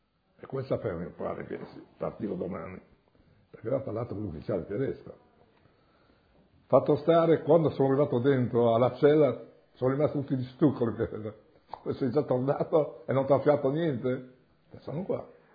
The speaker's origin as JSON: {"language": "Italian", "region": "Friuli-Venezia Giulia", "country": "Italy", "said": "Dopo Cividale siamo passati nel mio paese, alle Manzacco, siamo passati."}